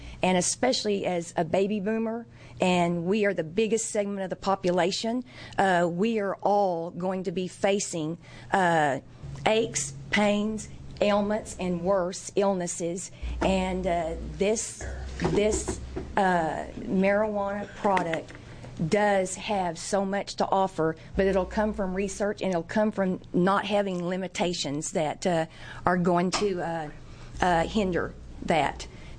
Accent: Oklahoma, United States; moved away as an adult; now in Portland, United States; And I know I sound like a foreigner. Mm-hmm. I was born and raised in Oklahoma, but I moved here in 1979, and I have real Oregonian children.

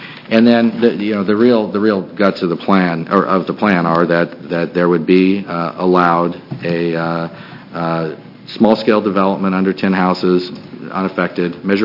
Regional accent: Oregon, United States; I grew up in Coos County, and the beach, the public beaches

